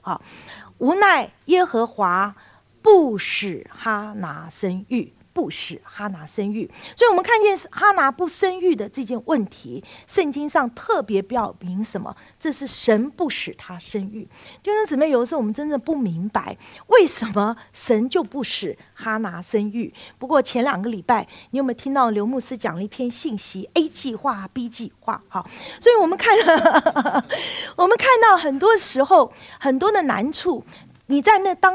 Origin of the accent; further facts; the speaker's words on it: China; 我们中国人也是啊